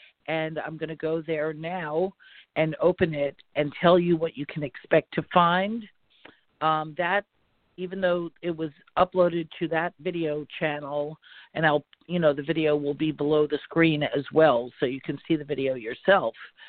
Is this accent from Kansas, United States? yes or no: no; New York, United States; One in particular, being a New Yorker